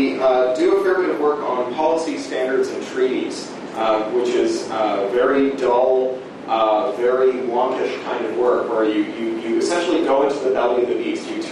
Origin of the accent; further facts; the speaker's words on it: Canada; The American Electronic Frontier Foundation, although I hasten to point out that I'm Canadian.